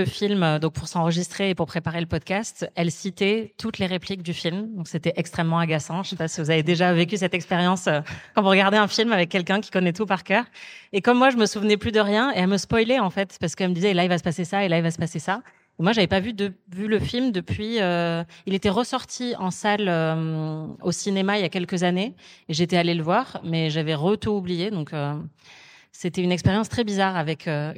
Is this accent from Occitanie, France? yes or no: yes; Toulouse, Occitanie, France; Donc désolée, je suis toulousaine